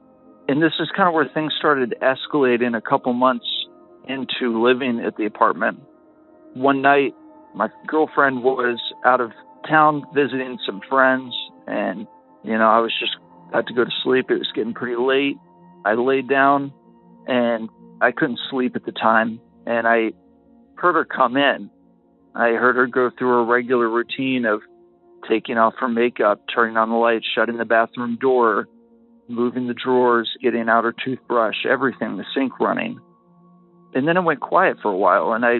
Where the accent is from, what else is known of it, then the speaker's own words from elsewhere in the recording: Ohio, United States; I am from Ohio.